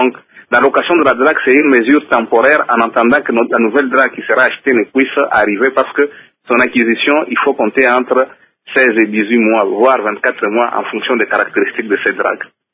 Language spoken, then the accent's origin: French; DR Congo; C'est vrai que nous tous en tant que Congolais, on a été désabusés par les promesses fallacieuses